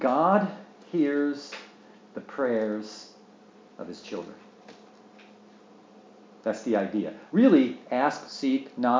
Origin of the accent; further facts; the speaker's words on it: United States; And so I'm American, so sorry, a lot of these are American.